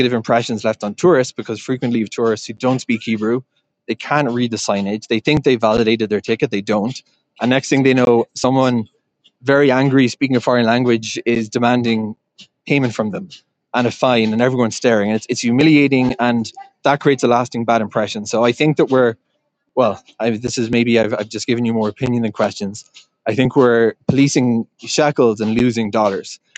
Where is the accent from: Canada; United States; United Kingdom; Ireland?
Ireland; Certainly growing up in Ireland, taking the buses, I don't think I ever got tickets inspected.